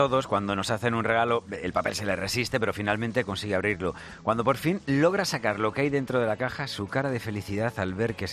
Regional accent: Asturias, Spain; como buena asturiana, la fabada y el cachopo.

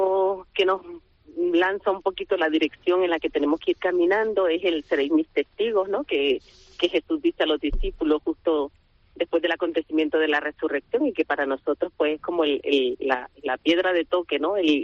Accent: Nicaragua; moved away as an adult; Sí, bueno, pues yo soy nicaragüense y cuando tenía 18 años

